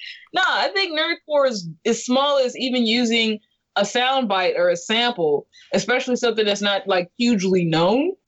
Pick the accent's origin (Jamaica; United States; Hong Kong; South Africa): United States; California; But I am California. I'm from California, and I did hang out a lot, you know, just on the street.